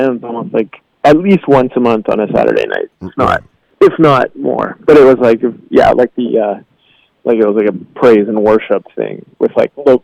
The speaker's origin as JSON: {"language": "English", "town": "Winnipeg", "region": "Manitoba", "country": "Canada", "tie": "born or raised there", "also_born_or_lived": "Toronto", "said": "I grew up in Winnipeg and I lived in Toronto for 10 years, and I moved back to Winnipeg right after we finished making Searching for Zero."}